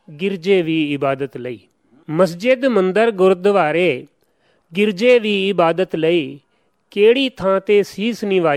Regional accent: Multan, Punjab, Pakistan; ਮੇਰਾ ਜੀ ਜੰਮਪਲ ਹੈ ਮੁਲਤਾਨ ਤੇ ਆਪਣਾ ਚੜ੍ਹਦੇ ਆਲੇ ਪਾਸੇ ਗ੍ਰਾਂ ਹੈ, ਬਹੁਤ ਬੜਾ ਮੌਜ਼ਾ ਹੈ ਲੂਠੜ। ਉੱਥੋਂ ਦੇ ਜਿਹੜੀ ਕੌਮ ਹੈ ਉਹ ਵੀ ਲੂਠੜ ਹੈ, ਜ਼ਿਮੀਦਾਰ ਕੌਮ ਹੈ। … ਉੱਥੇ ਦਾ ਮੇਰਾ ਜੰਮਪਲ ਹੈ।

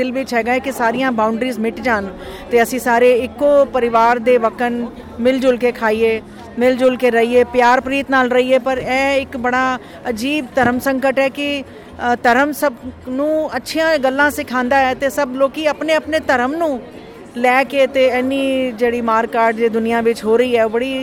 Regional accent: Ghaziabad, Uttar Pradesh, India; ਮੈਂ ਗਾਜ਼ੀਆਬਾਦ ਤੋਂ ਆਈ ਹਾਂ।

